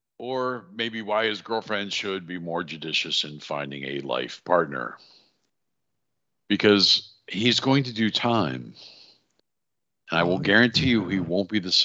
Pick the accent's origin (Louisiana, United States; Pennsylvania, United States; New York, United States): New York, United States; Brooklyn; I'm from Brooklyn. I can make you a pan of Tony.